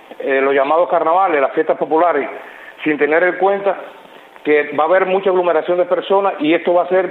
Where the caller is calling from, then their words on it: Holguín, Cuba; el dengue hemorrágico acá en la ciudad de Holguín